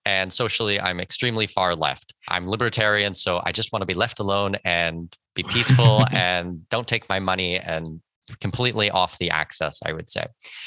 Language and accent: English; Canada; first language English; I'm Canadian. My first language is English